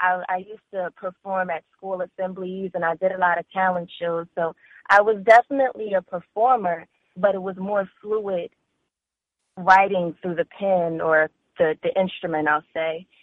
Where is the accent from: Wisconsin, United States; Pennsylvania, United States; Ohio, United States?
Pennsylvania, United States; Philadelphia; growing up in Philly was a little bit interesting for me. I lost my dad when I was really, really young.